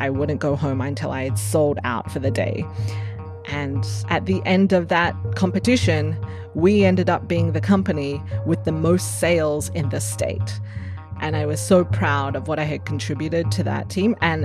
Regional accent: Australia; growing up in Australia, as many first generation immigrant kids do, wishing that I was like everyone else.

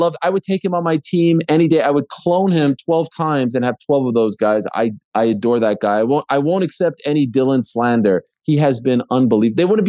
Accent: Canada; I love my country, my home country of Canada.

